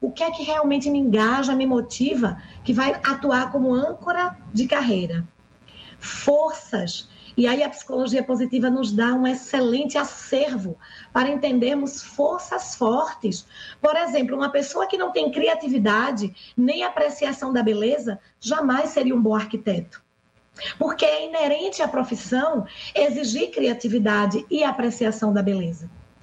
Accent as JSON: {"language": "Portuguese", "town": "Recife", "region": "Pernambuco", "country": "Brazil", "said": "Eu sou de Recife, aqui em Pernambuco."}